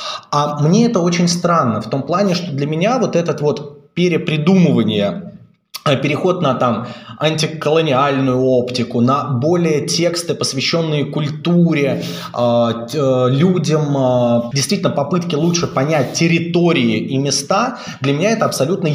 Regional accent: Moscow, Russia; свою родную Москву, где я коренной житель и обожаю ее

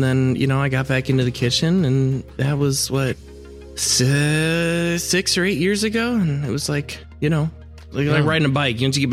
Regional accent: Naperville, Illinois, United States; In Naperville, yeah. No, I grew up on the Northwest side.

